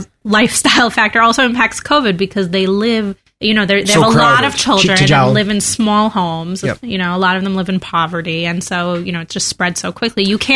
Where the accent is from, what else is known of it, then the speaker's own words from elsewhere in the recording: Northeast, United States; I mean, I guess it depends where you are in the US, but where I grew up in the Northeast, it's like really good weather this time of year too.